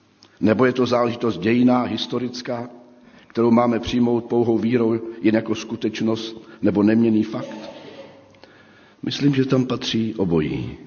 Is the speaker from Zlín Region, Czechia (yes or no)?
yes; Zlín, Zlín Region, Czechia; ze Zlína, akorát jsem si nedovedl představit, jak můžou stavit jako dítě ty chýše na ty sedlové střeše.